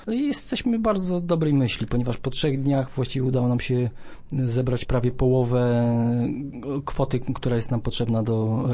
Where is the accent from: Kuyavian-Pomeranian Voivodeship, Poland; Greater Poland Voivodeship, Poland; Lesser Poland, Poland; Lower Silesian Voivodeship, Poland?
Lower Silesian Voivodeship, Poland; Głogów; Poza tym lubimy też Warszawę, natomiast jesteśmy z Głogowa.